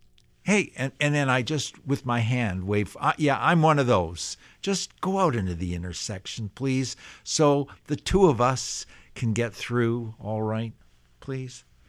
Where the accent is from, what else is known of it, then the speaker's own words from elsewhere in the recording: Canada; lucky to be born and raised in Canada, not in a poor, starving nation.